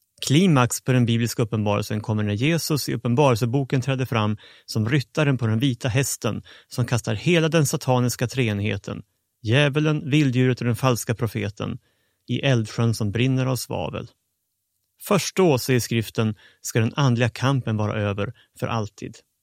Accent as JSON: {"language": "Swedish", "country": "Sweden", "said": "i alla fall i Sverige. Där jag kommer från har man visserligen inte förnekat att det skulle finnas något sånt som en andlig kamp."}